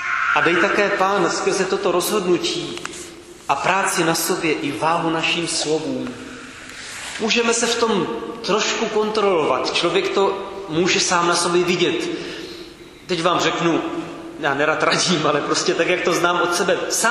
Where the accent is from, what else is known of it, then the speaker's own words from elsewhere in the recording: Brno, South Moravian Region, Czechia; když jsem byl dítě, tak jsem obdivoval, v Brně byly takové lité chodníky na sídlišti